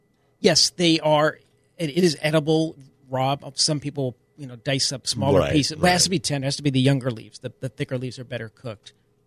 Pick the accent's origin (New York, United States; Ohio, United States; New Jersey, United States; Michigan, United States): New York, United States; accent: New York; My New York accent, my cauliflower.